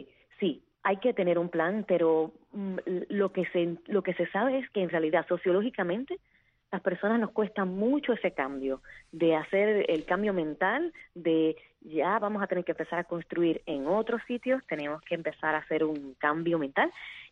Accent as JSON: {"language": "Spanish", "country": "Puerto Rico", "said": "Yo soy de Puerto Rico y les puedo decir que en Puerto Rico la erosión costera es sumamente severa, y hay unas pequeñas islas donde yo iba con mi familia de niña que ya han ido desapareciendo."}